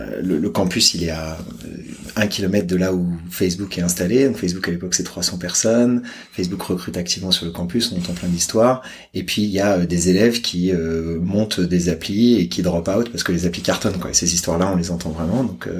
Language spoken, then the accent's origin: French; Nancy, Grand Est, France; born there; Moi, je suis né à Nancy, dans l'est de la France.